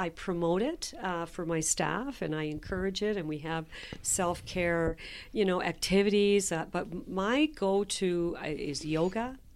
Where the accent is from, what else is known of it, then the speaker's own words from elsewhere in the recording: Prince Edward Island, Canada; now in Edmonton, Canada; I'm not an Edmontonian, you know. I moved here from Prince Edward Island in the late 80s, sort of as a stopgap to finding myself.